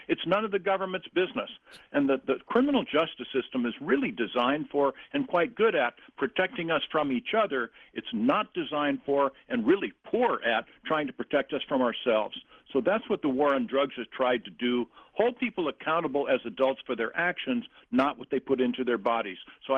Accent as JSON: {"language": "English", "region": "California", "country": "United States", "said": "I'm from California."}